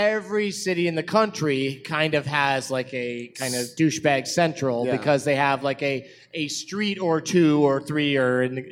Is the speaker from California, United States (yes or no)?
yes; El Cajon, California, United States; Yeah. I grew up out in the El Cajon, La Mesa area.